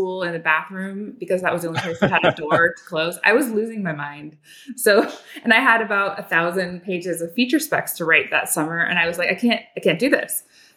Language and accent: English; Oregon, United States; also born or lived in Seattle; now in San Francisco, United States; although I am from Oregon originally, so this isn't super weird. I lived in Oregon, moved to Seattle, lived in Oregon, and then moved down to San Francisco about 8 years ago.